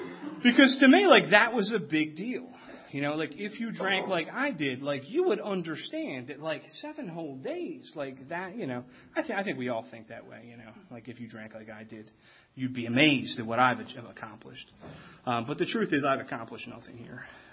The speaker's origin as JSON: {"language": "English", "town": "Havertown", "region": "Pennsylvania", "country": "United States", "said": "You know, I ended up going to like 17 years of Catholic school. I'm from Havertown, Pennsylvania. I went to a Catholic grade school, a Catholic high school, 5 years of a Catholic college."}